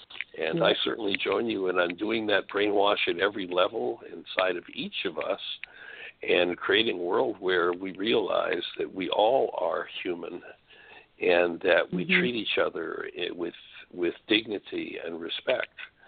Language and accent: English; Canada; You know, I'm a Canadian, and this movie was particularly shocking to me.